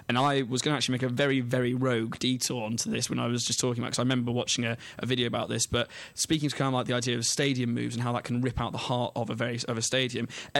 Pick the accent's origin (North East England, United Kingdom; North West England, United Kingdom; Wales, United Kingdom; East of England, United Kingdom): North West England, United Kingdom; Manchester; I think it's very different to actually if you're from the area. I grew up in Manchester